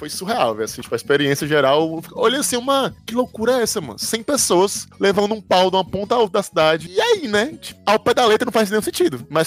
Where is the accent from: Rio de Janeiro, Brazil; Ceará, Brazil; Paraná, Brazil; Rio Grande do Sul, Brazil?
Ceará, Brazil; Eu, como cearense, como é que eu não estudei sobre isso direito na escola, tá ligado?